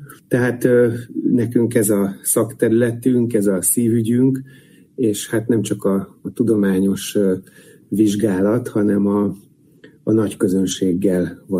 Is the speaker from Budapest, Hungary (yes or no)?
yes; Budapest, Hungary; Mi mindketten budapestiek vagyunk